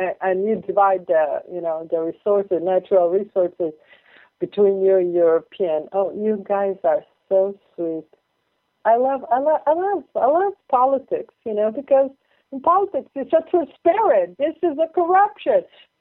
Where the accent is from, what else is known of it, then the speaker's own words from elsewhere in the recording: Italy; I've been to Italy. I grew up in Italy.